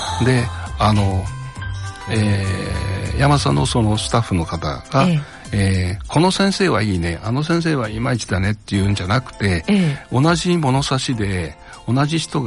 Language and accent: Japanese; Oita, Japan; born there; 生まれは九州の大分なんですね、はい、で先般ちょっと田舎の方に 私の兄が実家の方でいますんで